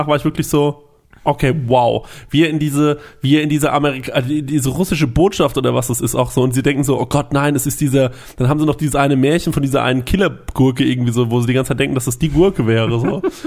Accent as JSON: {"language": "German", "town": "Goldbach", "region": "Bavaria", "country": "Germany", "said": "Kommen wir nur aus Goldbach, leider."}